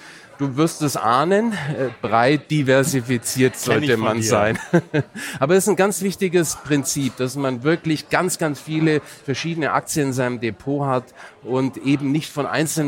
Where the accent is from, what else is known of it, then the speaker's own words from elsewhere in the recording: Brandenburg, Germany; ich bin ja Brandenburger